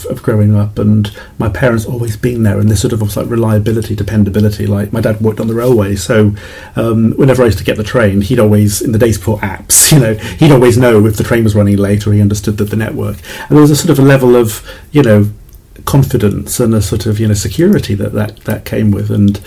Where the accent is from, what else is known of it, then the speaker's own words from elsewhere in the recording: Cardiff, Wales, United Kingdom; I was from Cardiff and we had to study Welsh